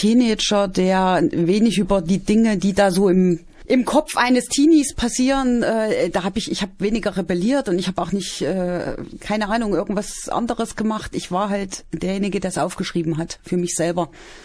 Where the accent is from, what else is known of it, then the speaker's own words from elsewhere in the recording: Gotha, Thuringia, Germany; also born or lived in Friedrichroda; Nein, ich komme aus Gotha.